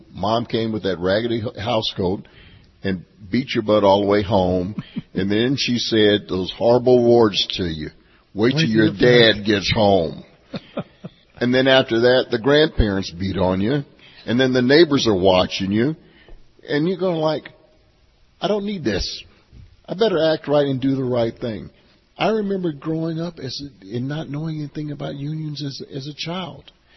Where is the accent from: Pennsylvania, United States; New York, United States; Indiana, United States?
Indiana, United States; Gary; I grew up, I was born and raised in Gary, Indiana. My mother and father were in iron and steel.